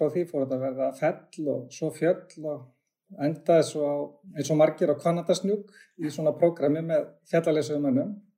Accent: Mosfellsbær, Capital Region, Iceland; ég elst upp í Mosesbæ eða Mosessveit, eins og hér þá, bara lengst upp í Reyki

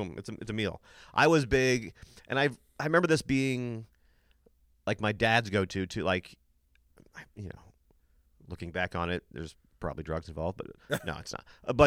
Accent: Springfield, United States; Growing up in Springfield is just kind of the law.

